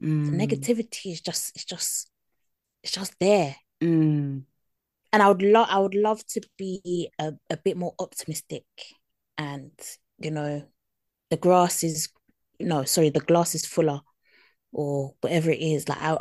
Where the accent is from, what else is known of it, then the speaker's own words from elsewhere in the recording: United Kingdom; maybe it's me being British